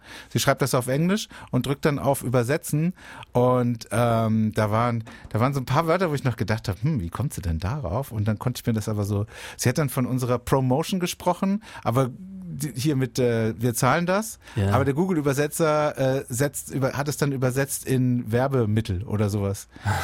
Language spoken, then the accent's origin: German; Baden-Württemberg, Germany; Ist immer ein Feiertag bei uns in Baden-Württemberg.